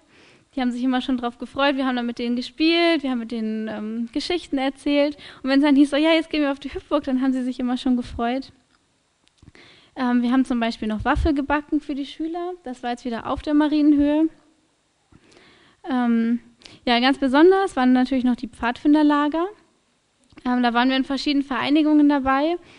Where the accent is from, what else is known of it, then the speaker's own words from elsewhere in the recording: Penzberg, Bavaria, Germany; Und wir waren auch in Penzberg, das war meine Heimatgemeinde.